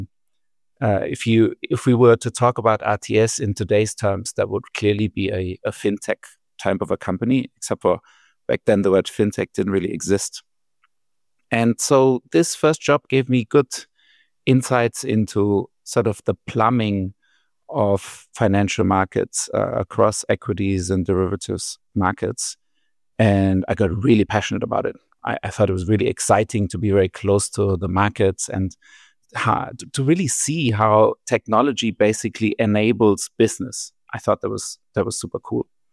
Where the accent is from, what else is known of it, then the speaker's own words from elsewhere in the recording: Frankfurt, Hesse, Germany; accent: German; English is a second language; I come from Frankfurt. Very easy to tell that my accent gives away that I come from Germany.